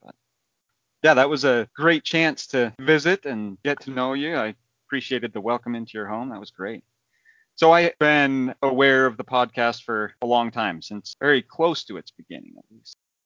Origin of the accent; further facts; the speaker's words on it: Idaho, United States; also born or lived in Washington; I'm born and raised in Idaho, grew up in southeastern Idaho, born and raised in the church, served a full-time mission, married in the temple